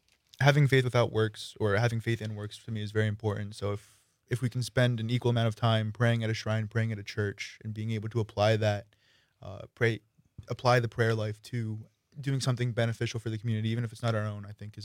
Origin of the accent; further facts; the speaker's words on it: Cumberland, Rhode Island, United States; Yeah, I'm from Cumberland, Rhode Island, which is about 10 minutes north of Providence. Yeah, so I'm far from home from school, far from home here.